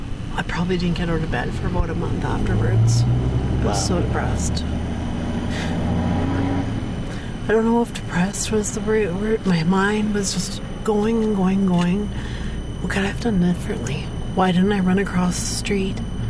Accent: Dryden, Ontario, Canada; moved to Dryden. And I don't have to go to Vancouver anymore. I need to help here. I need to help my hometown.

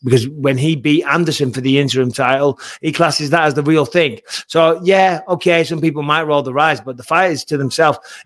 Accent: United Kingdom; I'm British.

